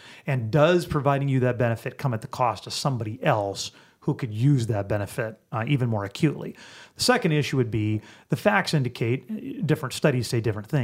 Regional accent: South Dakota, United States; My approach, just because I come from South Dakota, I think is more often to try to find

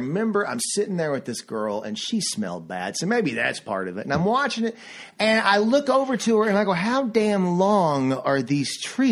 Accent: Kentucky, United States; I grew up a holler in Eastern Kentucky, where who the hell knows what D&D is?

